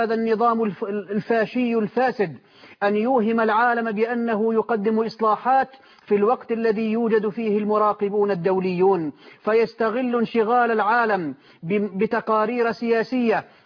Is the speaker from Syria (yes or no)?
yes; Syria